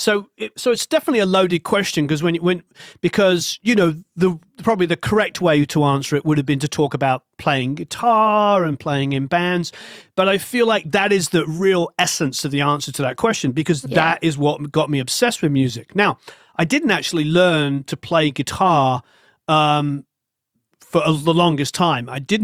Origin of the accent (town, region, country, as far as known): England, United Kingdom